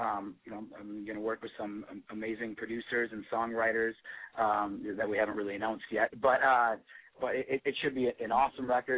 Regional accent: Minnesota, United States; You know, I'm from America, so it brought them back to America. We had a bunch of, you know, I grew up in Minnesota, so we had a bunch of Minnesota soldiers out there

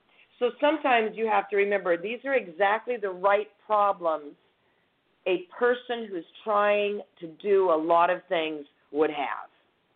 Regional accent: Brawley, California, United States; also born or lived in Yuma; I was born in Yuma, Arizona, and then I was raised in a little town called Brawley, California, very, very close to the Mexicali border.

